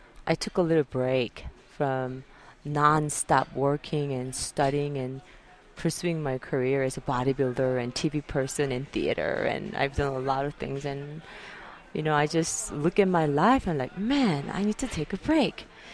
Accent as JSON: {"language": "English", "country": "South Korea", "said": "And I'm from South Korea."}